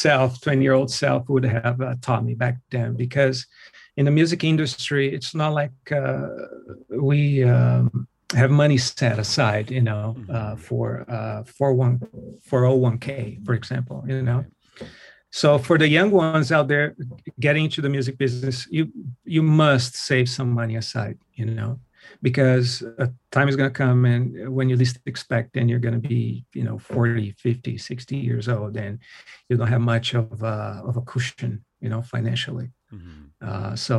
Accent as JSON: {"language": "English", "region": "West Coast", "country": "United States", "said": "I want to have to say West, because I'm from the West Coast."}